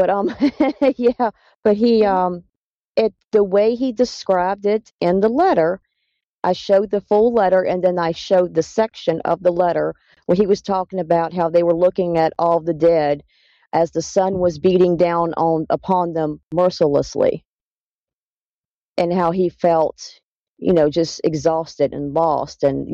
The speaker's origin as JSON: {"language": "English", "region": "Virginia", "country": "United States", "tie": "born or raised there", "said": "I was born and raised in Virginia. Been in Virginia my entire life."}